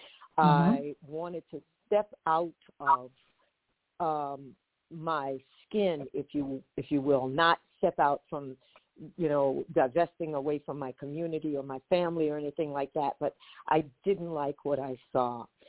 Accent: Harlem, New York, United States; Growing up in Harlem, I was accustomed to my neighborhood being one of a community where people looked out for each other.

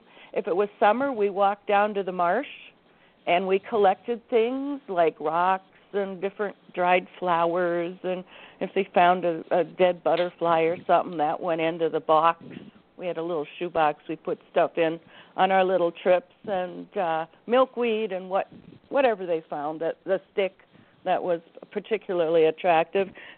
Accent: Wisconsin, United States; I'm from Wisconsin, so it gets cold up here. Nothing grows in the wintertime.

